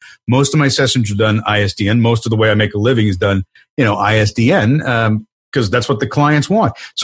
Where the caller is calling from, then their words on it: Glendora, California, United States; Hey guys, I'm at my studio in LA, actually in Glendora, California.